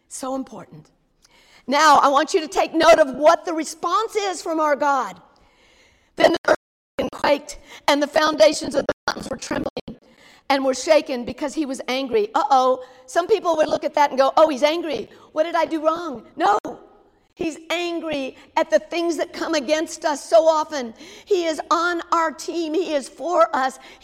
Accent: the South, United States; accent: southern; Last night I said it really strongly, and my southern accent came out really strong.

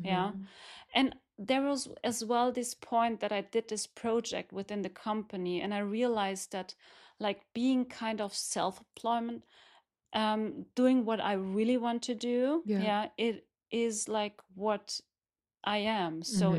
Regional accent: Germany; English is a second language; also born or lived in Istanbul, Turkey; grow up in Germany. I'm born in Istanbul, but grow up in Germany. And of course, my parents, like, the same, you know, they took the advantage to go to Germany and have a better life for their kids.

